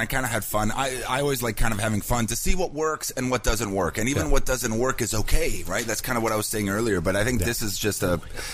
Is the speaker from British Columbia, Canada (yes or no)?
no; Etobicoke, Ontario, Canada; I'm from Etobicoke.